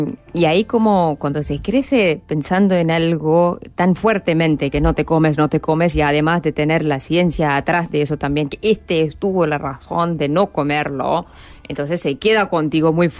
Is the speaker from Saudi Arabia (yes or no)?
yes; Saudi Arabia; Spanish is a second language; also born or lived in Pakistan; casi que tenía un mes cuando llegué en Arabia Saudita y de ahí hasta 17 años de mi vida.